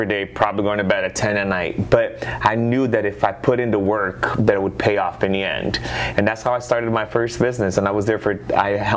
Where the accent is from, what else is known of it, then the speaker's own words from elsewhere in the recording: Brazil; moved away as an adult; now in United States; in my early 20s, just to give you guys, I came from Brazil, and at that time we had applied for my green card.